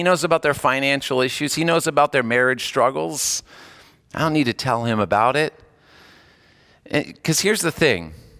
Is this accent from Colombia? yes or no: no; California, United States; I had a neighbor growing up in California